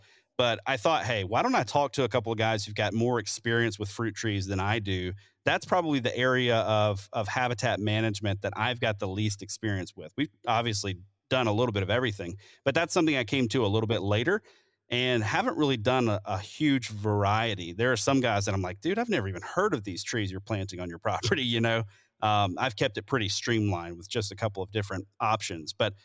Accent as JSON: {"language": "English", "region": "the South", "country": "United States", "tie": "born or raised there", "said": "dude, growing up in the South, that we just called those like zoos and stuff."}